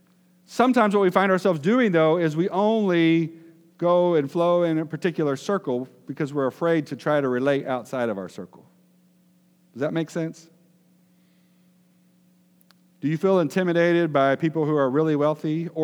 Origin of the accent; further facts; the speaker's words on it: Decatur, United States; I grew up in Decatur and just good old blue-collar, hardworking people, not the wealthiest of the wealthy, not the poorest of the poor.